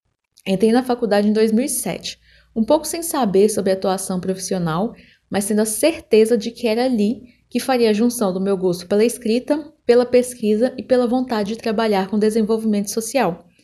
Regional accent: Belo Horizonte, Minas Gerais, Brazil; sou de Belo Horizonte.

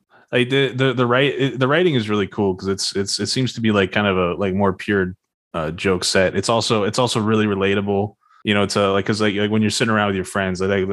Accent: Florida, United States; growing up in Florida, like that's like everybody does that to everybody.

